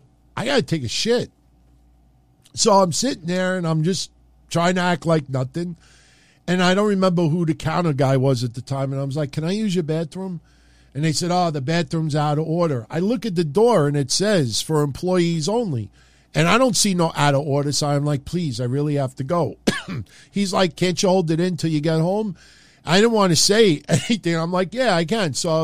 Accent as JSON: {"language": "English", "town": "Middle Village", "region": "New York", "country": "United States", "tie": "born or raised there", "said": "Growing up in Middle Village, Queens, my favorite pizzeria was called Carlos Pizzeria."}